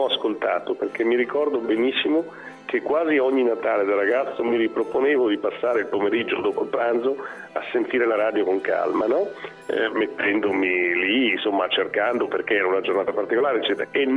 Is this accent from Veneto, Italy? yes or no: no; Bologna, Emilia-Romagna, Italy; io sono originario di Bologna e quindi facciamo i tortellini in brodo